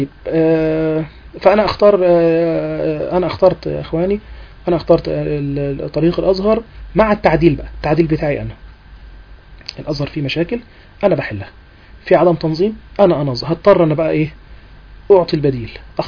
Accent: Egypt; الدراسة الشرعية عندنا في مصر هي حكر على

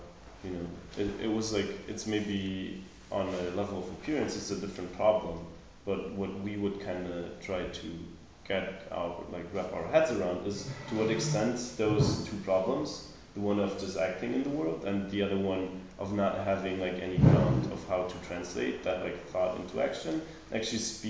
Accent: Germany; English is a second language; I'm from Germany, so I was like, to some extent, familiar with certain problems

